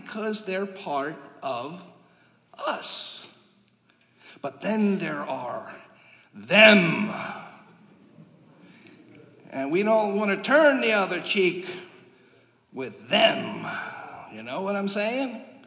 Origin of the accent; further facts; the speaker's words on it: United States; When I did the Camino, I told people, oh, I'm from the States.